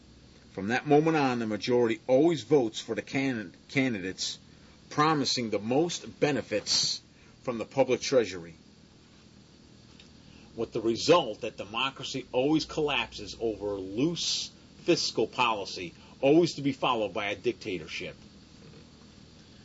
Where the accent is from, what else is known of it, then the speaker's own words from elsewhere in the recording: Missouri, United States; If I'm wrong, show me. I'm from Missouri. Fucking show me.